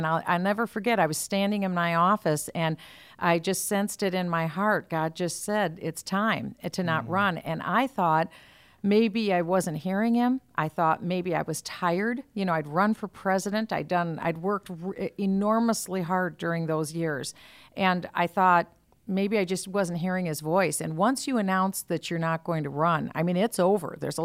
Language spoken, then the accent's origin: English; Minnesota, United States; I'm from Minnesota. We have the Mayo Clinic.